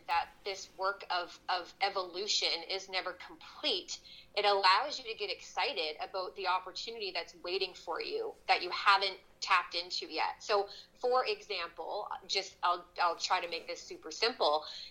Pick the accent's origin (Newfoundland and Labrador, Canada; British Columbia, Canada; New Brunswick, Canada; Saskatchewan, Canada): New Brunswick, Canada; Sackville; moved away as an adult; also born or lived in Toronto, Canada; So I am from the East Coast. I'm from Sackville, New Brunswick originally. And at the wonderful, beautiful age of 18, I moved to Ontario, right smack in the middle of Toronto, right downtown.